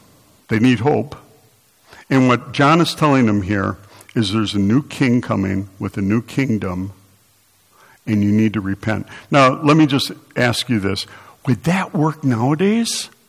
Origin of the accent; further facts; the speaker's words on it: United States; And I didn't read it because I'm an American.